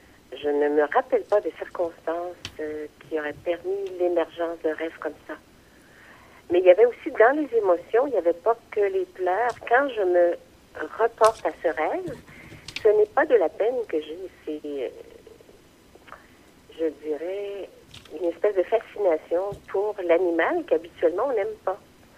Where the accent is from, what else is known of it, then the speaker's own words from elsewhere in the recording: Montreal, Quebec, Canada; j'ai été élevée à l'ombre de l'oratoire, dans le sens où on habitait tout près.